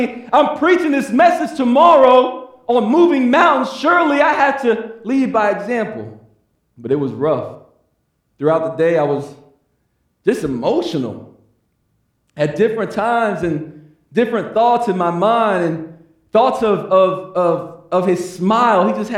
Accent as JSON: {"language": "English", "town": "Kissimmee", "region": "Florida", "country": "United States", "tie": "born or raised there", "said": "I saw some things were happening in my hometown of Kissimmee, Florida."}